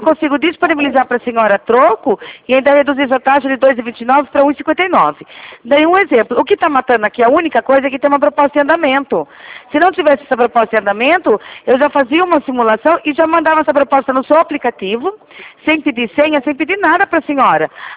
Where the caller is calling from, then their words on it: Rio Claro, São Paulo, Brazil; Eu falo aqui de Rio Claro, São Paulo.